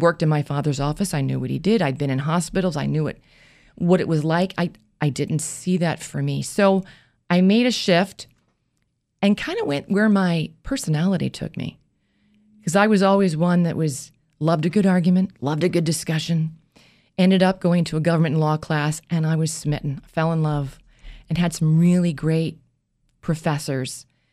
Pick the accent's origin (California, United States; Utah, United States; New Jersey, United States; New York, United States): New Jersey, United States; Well, I grew up in Jersey. I'm a Jersey girl.